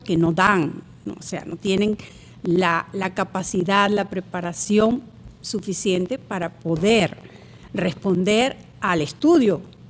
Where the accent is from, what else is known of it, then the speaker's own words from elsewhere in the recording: Venezuela; yo soy una venezolana que siente y padece su país.